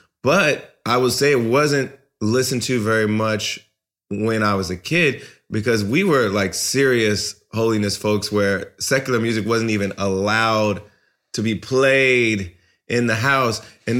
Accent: Ohio, United States; And that's what was hot for us when we were growing up in Ohio, like 91, 92, 93, that time period.

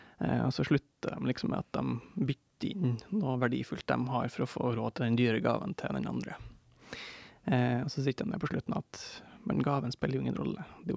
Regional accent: Røros, Trøndelag, Norway; Der jeg kommer fra.

